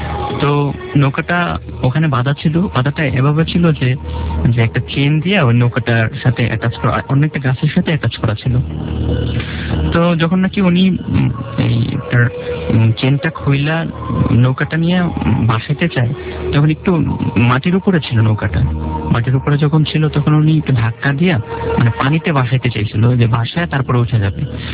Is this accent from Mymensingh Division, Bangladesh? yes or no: no; Dhaka, Dhaka Division, Bangladesh; আমি এসেছি পুরান ঢাকা থেকে।